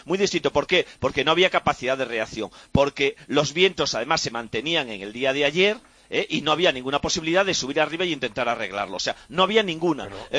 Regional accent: Galicia, Spain; Soy gallego.

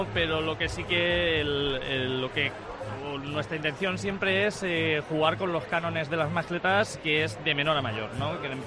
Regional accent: Elche, Valencian Community, Spain; Claro, bueno, yo soy de Elche, lo tengo que decir.

